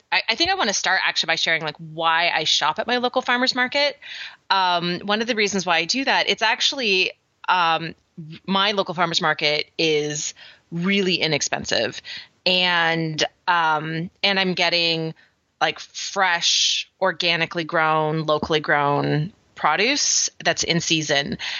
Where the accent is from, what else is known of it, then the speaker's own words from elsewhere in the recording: Canada; now in United States; My whole I'm becoming American is basically what's happening. And patriotic and all that good stuff. So my Canadianisms are getting more and more watered down as we go